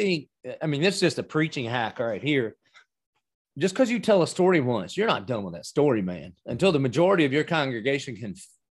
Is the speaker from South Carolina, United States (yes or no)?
yes; Dillon, South Carolina, United States; accent: Southern; I mean, you can hear from my accent. I am from the South. I grew up in a little nowhere town called Dillon, South Carolina.